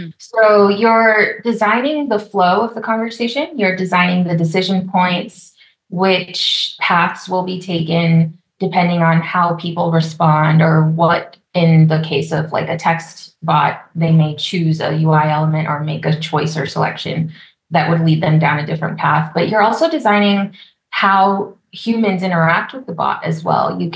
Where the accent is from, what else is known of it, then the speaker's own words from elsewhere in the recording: Texas, United States; So my experience growing up in Texas, I am a first generation Colombian American.